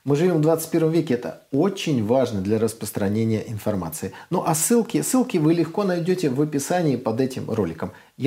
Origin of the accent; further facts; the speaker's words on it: Saint Petersburg, Russia; Да, ну, я из Питера, я знаю эту фамилию.